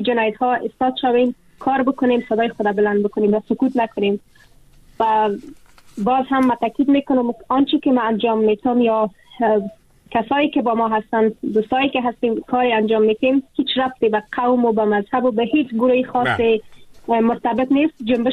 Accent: Afghanistan; moved away as an adult; اگر امروز از افغانستانم بیرون شدم در تبعید به سر می برم

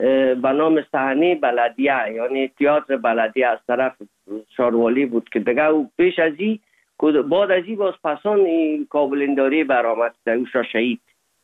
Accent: Afghanistan; moved away as an adult; سال 1990 از افغانستان اولین سفر آمدیم هندوستان

